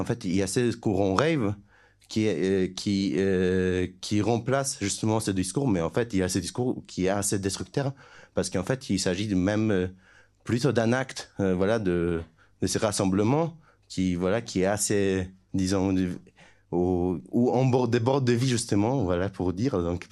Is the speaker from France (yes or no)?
no; Poland; je viens de Pologne